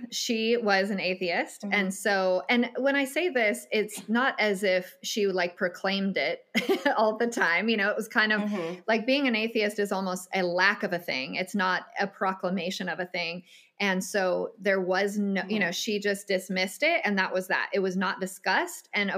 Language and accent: English; California, United States; and then you go into the public school system in California, I'm from California